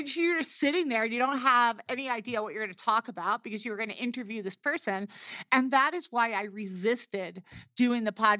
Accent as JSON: {"language": "English", "region": "New Jersey", "country": "United States", "said": "I'm from New Jersey. I talk really fast."}